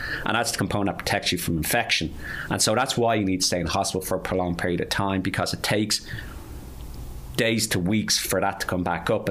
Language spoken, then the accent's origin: English; Ireland; we saw humour and as the Irish in weird things.